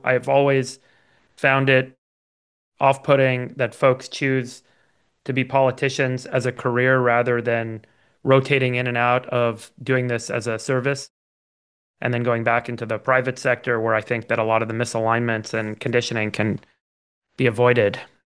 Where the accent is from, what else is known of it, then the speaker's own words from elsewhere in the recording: United States; And speaking as an American, appreciate your resiliency